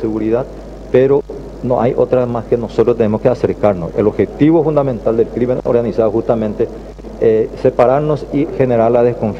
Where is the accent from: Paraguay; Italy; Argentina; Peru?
Paraguay; Siempre hemos salido adelante como paraguayos